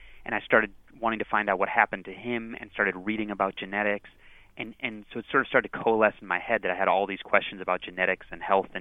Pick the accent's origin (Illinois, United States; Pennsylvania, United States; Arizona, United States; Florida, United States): Illinois, United States; growing up outside of Chicago in a town that had kind of a mini Jamaican diaspora in the 1970s and 80s.